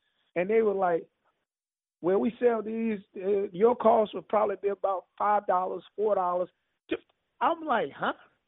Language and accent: English; St. Louis, Missouri, United States; I mean, I'm from St. Louis. You know, I've been a few places in the United States.